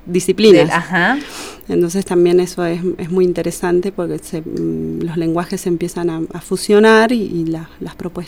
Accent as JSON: {"language": "Spanish", "region": "San Juan", "country": "Argentina", "tie": "born or raised there", "said": "Yo nací en San Juan hace, creo que esto ya lo charlamos, yo dije que nací en San Juan hace pocos años."}